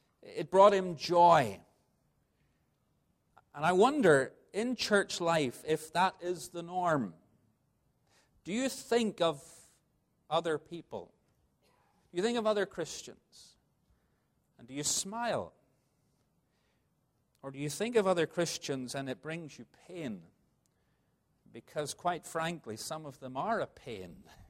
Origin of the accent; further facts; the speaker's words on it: Northern Ireland, United Kingdom; I come from Northern Ireland, where the weather is pretty much gray most of the year.